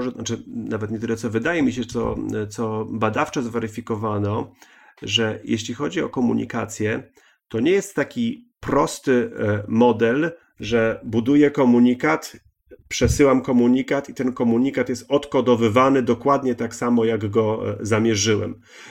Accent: Gdynia, Pomeranian Voivodeship, Poland

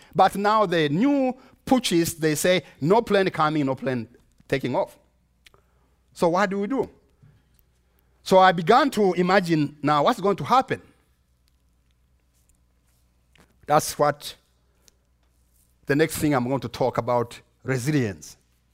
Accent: Rwanda; I am a Rwandese, but I am an American too.

